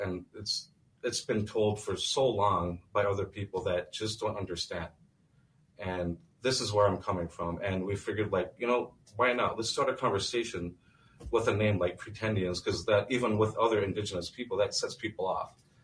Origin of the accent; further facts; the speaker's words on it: Standing Rock, United States; And I'm from Standing Rock because my people were exiled from our own traditional homelands here in Minnemashota Makuche.